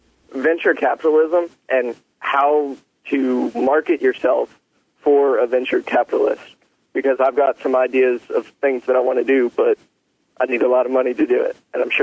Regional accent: Little Rock, Arkansas, United States; I'm from Little Rock, Arkansas.

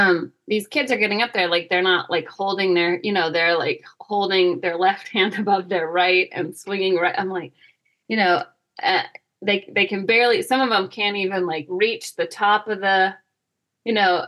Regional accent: Georgia, United States; Like, my mom's Italian, but we grew up in Georgia, so...

